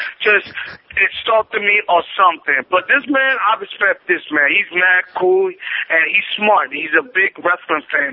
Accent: Brooklyn, New York, United States; You know, I'm from Brooklyn. Nobody can put my brain on a scramble.

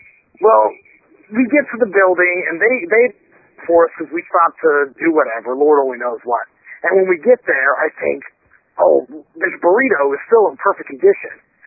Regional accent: California, United States; Actually, I've been a lifelong Dodgers fan. I was raised in California.

